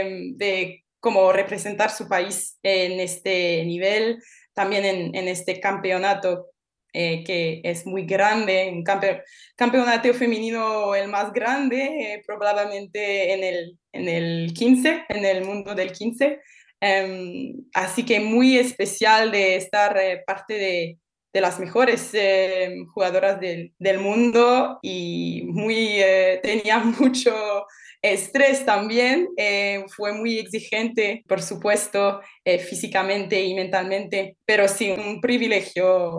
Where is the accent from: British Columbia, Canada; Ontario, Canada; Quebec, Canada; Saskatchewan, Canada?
Quebec, Canada; born there; Spanish is a second language; mi padre es argentino, nació en Buenos Aires y yo nací en Quebec, en Canadá, como mi madre. Mi madre es quebequense. Mi padre y mi madre se encontraron en Canadá durante sus estudios en la universidad.